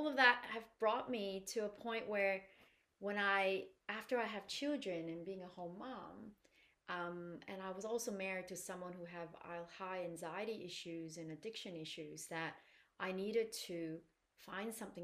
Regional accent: Canada; also born or lived in Asia; I feel a deep connection to Asia, you know, even though I was born in Asia, but I grew up very sort of westernized, being in Canada.

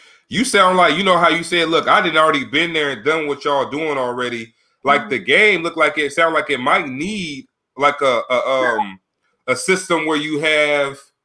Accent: Sacramento, California, United States; I grew up in Sacramento, so we talk like y'all on them

